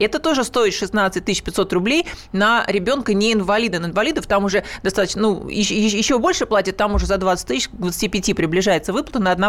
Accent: Moscow, Russia; now in Kaliningrad, Russia; я живу в Москве

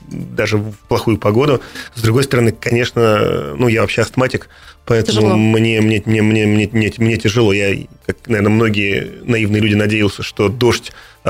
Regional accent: Moscow, Russia; Да, это я хилый москвич

